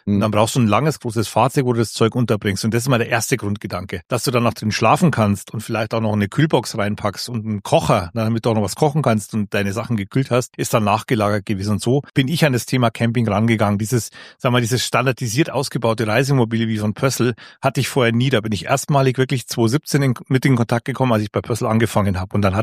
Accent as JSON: {"language": "German", "region": "Bavaria", "country": "Germany", "tie": "born or raised there", "said": "Nee, also ich bin ja klassisch am Chiemsee groß geworden und da hast du die Berge vor der Nase, aber auch den See."}